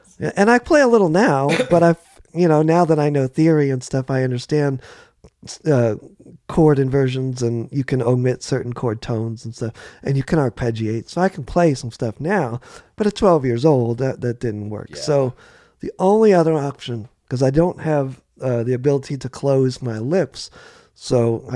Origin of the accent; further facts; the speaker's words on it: New Orleans, Louisiana, United States; I grew up in New Orleans, in and around New Orleans. I mean, come on, how can you not be a drummer?